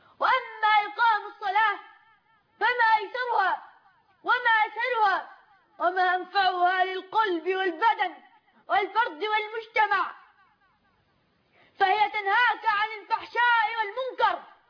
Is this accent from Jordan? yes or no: no; Egypt